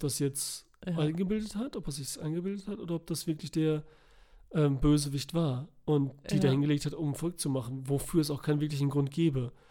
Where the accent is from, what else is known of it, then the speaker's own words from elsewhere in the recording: Tropea, Calabria, Italy; In meinem Heimatdorf.